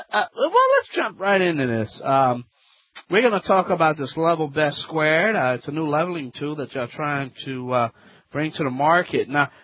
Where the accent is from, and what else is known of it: Louisiana, United States